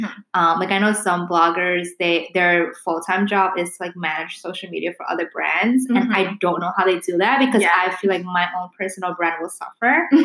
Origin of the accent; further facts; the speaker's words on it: New York, United States; As a New Yorker, everybody has side hustles.